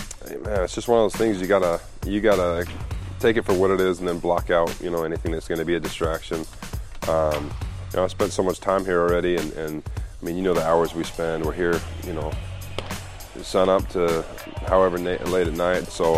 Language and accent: English; Utah, United States; You know, I came from Utah, so, you know, having a chance to grow up in that environment, you really, you know, grow to love nature.